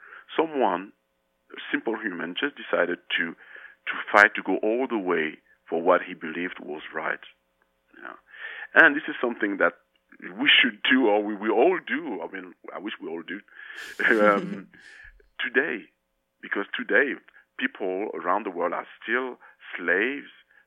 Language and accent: English; France; even though I grew up in France